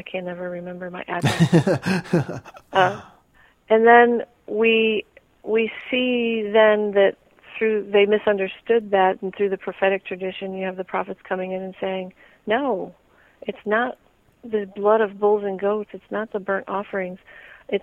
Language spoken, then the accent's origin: English; Florida, United States; also born or lived in Texas; I'm from Florida and then Texas.